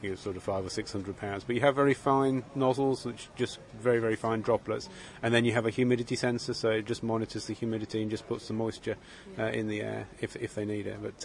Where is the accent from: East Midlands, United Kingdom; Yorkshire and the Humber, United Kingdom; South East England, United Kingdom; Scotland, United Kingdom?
East Midlands, United Kingdom; Northampton; We're from Northampton.